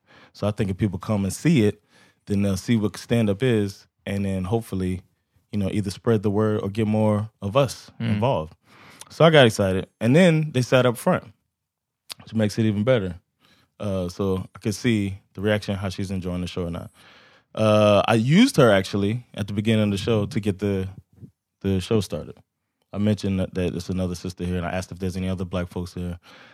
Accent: United States; and I'm from the States where open mic is

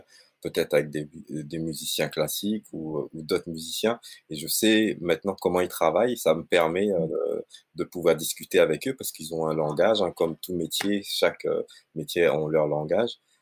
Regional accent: Réunion, France; born or raised there; moved away as an adult; also born or lived in Bordeaux, France

